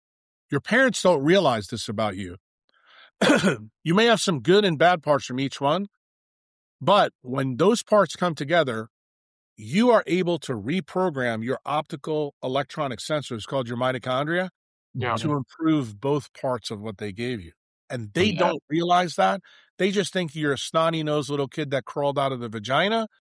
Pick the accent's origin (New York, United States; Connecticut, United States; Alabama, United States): New York, United States; New York City; I said, if I listen to you two, I'm going to wind up as a poor kid growing up in New York City.